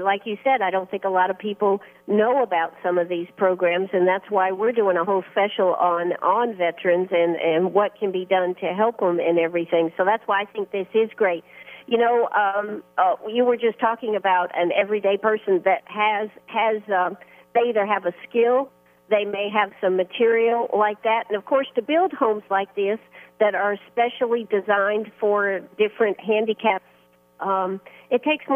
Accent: Greenwood, South Carolina, United States; And I sometimes think in our area, we're from Greenwood, South Carolina.

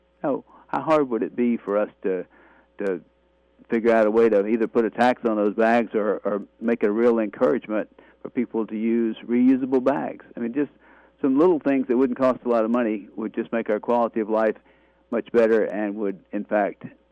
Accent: United States; Well, I grew up in Lawrence County, not far from where we are right now.

